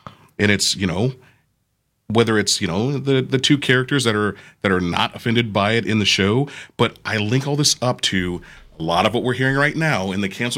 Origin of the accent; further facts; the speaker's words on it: the South, United States; I said those were my fond Saturday morning memories from growing up, you know, even growing up in the South.